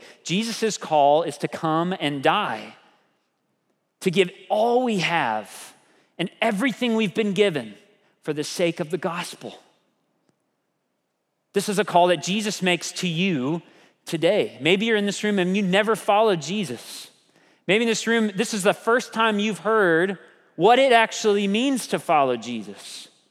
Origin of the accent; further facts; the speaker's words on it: United States; Maybe I'm just an American, so I'm a novelty to him.